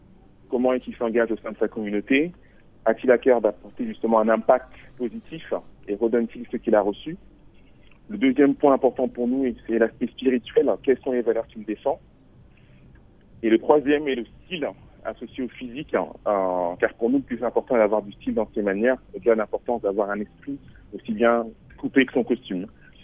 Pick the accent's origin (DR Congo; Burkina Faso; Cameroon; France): France; now in London, United Kingdom; Moi, je suis né et j'ai grandi en France. Des parents congolais